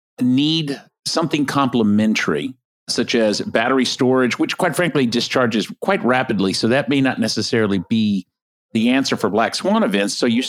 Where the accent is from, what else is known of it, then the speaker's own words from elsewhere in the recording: Texas, United States; also born or lived in Canada; Because I'm from Texas.